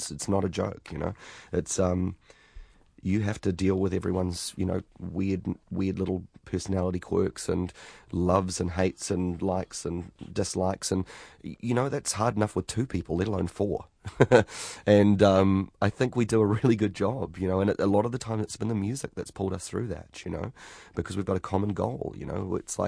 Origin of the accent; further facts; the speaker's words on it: New Zealand; it's just so opposite to our experience growing up in New Zealand.